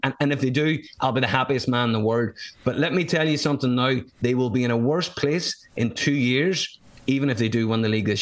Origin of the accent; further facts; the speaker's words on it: County Donegal, Ireland; I'm from Donegal.